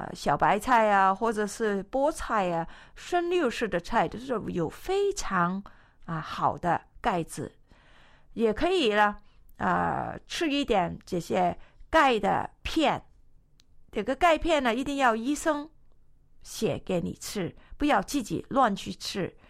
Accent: China; 我们中国人都是属于亚洲人嘛，特别是我们的体格是比较矮小一点的

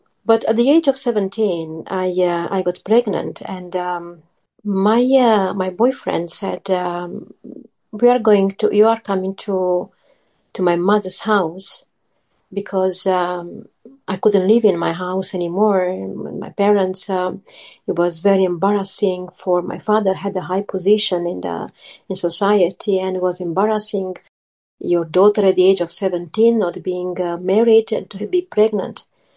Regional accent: Romania; English is a second language; moved away as an adult; now in England; I grew up in an Orthodox family in Romania. I'm originally from Romania, and in 2007, I moved in England with my four children.

